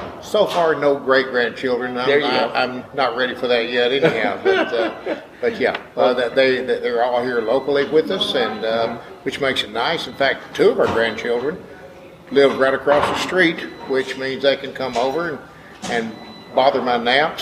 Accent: Union City, United States; I was born and raised right here in Union City. Mm-hmm. I've lived here all my life, worked here all my life.

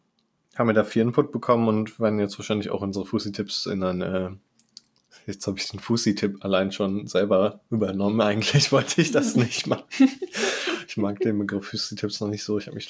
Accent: Düsseldorf, North Rhine-Westphalia, Germany; In Düsseldorf, wo ich herkomme

